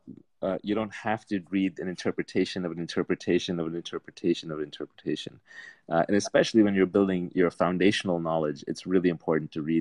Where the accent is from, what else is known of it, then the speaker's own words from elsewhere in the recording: New York City, New York, United States; I grew up in Jamaica, Queens, which is a really rough neighborhood.